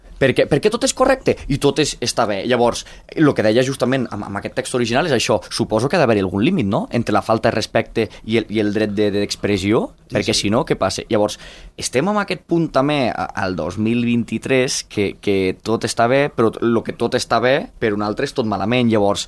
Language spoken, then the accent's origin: Catalan; Encamp, Andorra; Aquells que em coneixin... Soc d'Encamp.